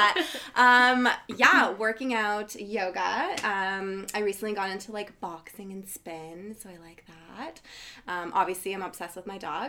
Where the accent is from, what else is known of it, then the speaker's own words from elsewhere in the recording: Oakville, Ontario, Canada; now in Toronto, Canada; So I grew up in Oakville.